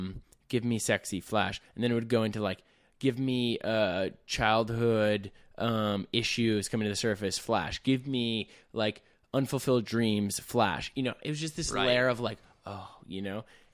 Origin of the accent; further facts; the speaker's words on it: Minnesota, United States; No, and a lot of people we come from Minnesota where it's like...